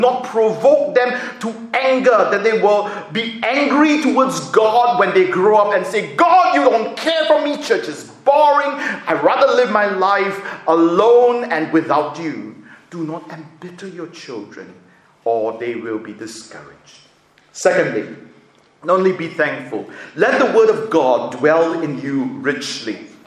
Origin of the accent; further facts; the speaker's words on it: Singapore; I grew up in Singapore. In Singapore, we have to learn two languages, English and another language of your choice. Being ethnically Chinese, I studied Chinese.